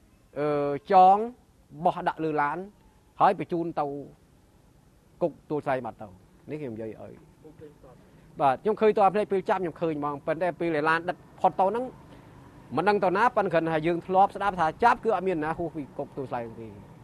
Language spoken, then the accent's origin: Khmer; Tram Kak, Takeo, Cambodia; អាយុប្រហែលចំនួននោះខ្ញុំអាយុ19ឆ្នាំស្រុកកំណើតនៅណាអញ្ចឹងខ្ញុំប្រាប់ថាស្រុកនៅស្រុកត្រាំកក់ខេត្តតាកែវយើង